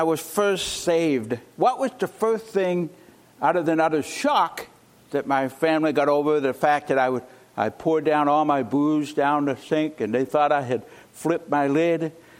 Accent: Nova Scotia, Canada; when I was a little boy, when I used to be in my hometown back in Nova Scotia

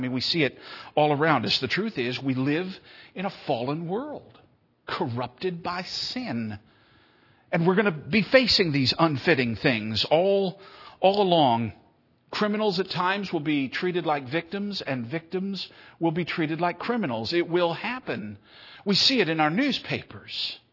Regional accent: Rochester, United States; born there; because I was born here in Rochester

